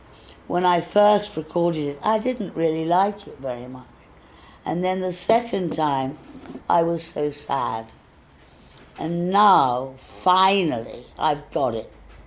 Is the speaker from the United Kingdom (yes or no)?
yes; Reading, South East England, United Kingdom; I was just a little English girl growing up in England, in Reading